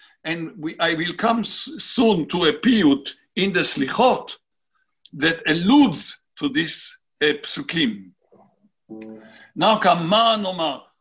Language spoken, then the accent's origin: English; Tel Aviv, Tel Aviv District, Israel; When I was a kid growing up in Tel Aviv with my Rebbe, the great Chazan Shlomo Ravitz, who passed away at the age of 106 in Tel Aviv